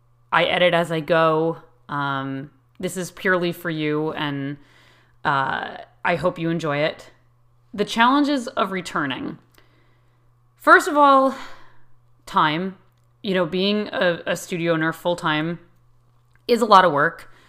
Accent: New England, United States; So, like I said … I'm a TCRG from New England.

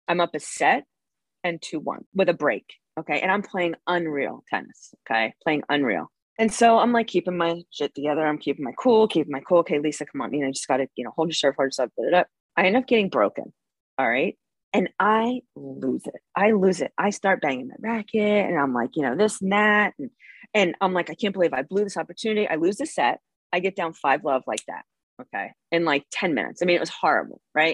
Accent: Philadelphia, Pennsylvania, United States; So I was playing, so I'm from Philadelphia or outside of Philly. I just say Philly, but outside of Philly.

